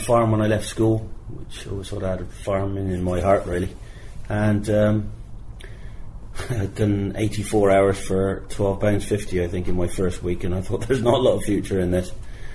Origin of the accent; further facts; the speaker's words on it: Nympsfield, South West England, United Kingdom; I was brought up in Nimpsfield.